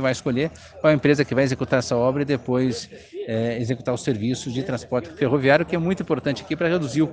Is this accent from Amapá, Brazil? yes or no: no; Cascavel, Paraná, Brazil; eu sou natural de Cascavel, então para mim é obrigação estar aqui com vocês